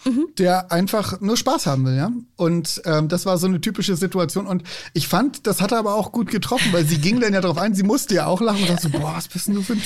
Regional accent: Hamburg, Germany; Ich bin Hamburger, der jetzt seit 12 Jahren in Bayern lebt.

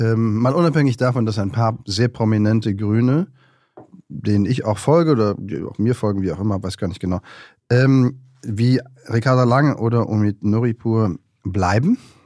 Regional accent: North Rhine-Westphalia, Germany; Ja, aber das stimmt nicht, denn ich komme aus Rheinland, aber mit erzogen worden, dass wir sprechen müssten, wie in Hannover gesprochen wird.

